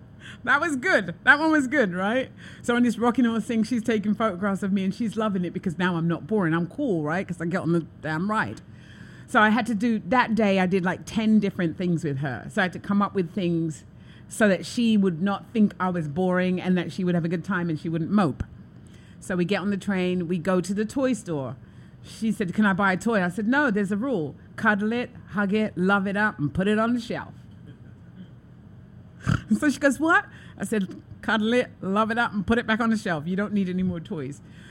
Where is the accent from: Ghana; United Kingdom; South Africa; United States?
United Kingdom; London; I'm a Londoner, but I'm clueless now.